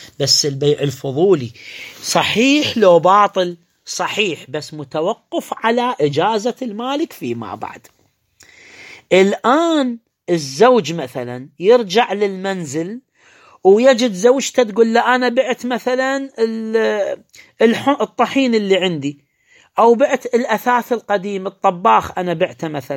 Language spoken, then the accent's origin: Arabic; Iraq; عندنا في العراق